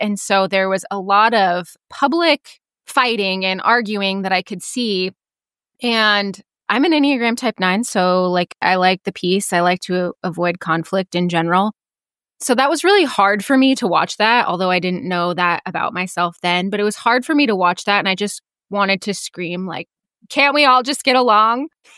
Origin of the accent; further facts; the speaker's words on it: Nebraska, United States; So I grew up in Northeast Nebraska on a small feed yard, and I went to college thinking I was going to be a veterinarian